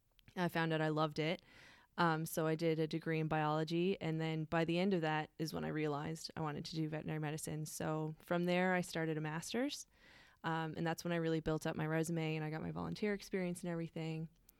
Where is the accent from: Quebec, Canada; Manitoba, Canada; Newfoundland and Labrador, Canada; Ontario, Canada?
Newfoundland and Labrador, Canada; Well, I'm from Newfoundland, Canada.